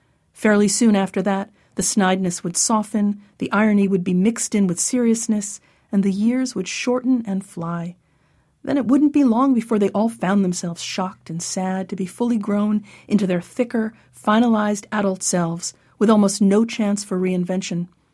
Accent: Syosset, New York, United States; I grew up on Long Island in Syosset, and otherwise known by its Native American name, Exit 43.

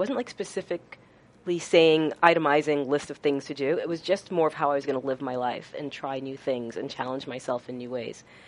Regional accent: New York, United States; I did. I grew up in Westchester County.

